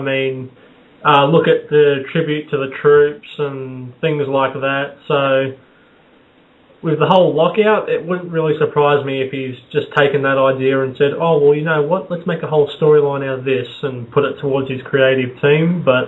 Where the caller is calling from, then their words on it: Australia; No, actually I'm calling from Australia.